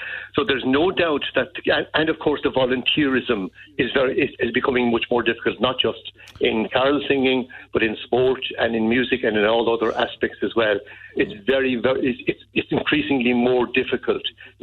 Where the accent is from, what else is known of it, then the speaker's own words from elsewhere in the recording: Munster, Ireland; moved away; I'm from South Kerry, originally from Danskerrigs and later Carrigsaveen. So I've been gone out of South Kerry and Kerry a long time.